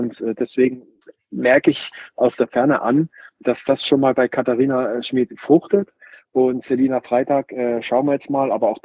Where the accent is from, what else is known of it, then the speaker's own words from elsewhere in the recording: Johanngeorgenstadt, Saxony, Germany; Johann Geheudenstadt, wo ich aufgewachsen bin, als auch dann im Schwarzwald in Hinterzarten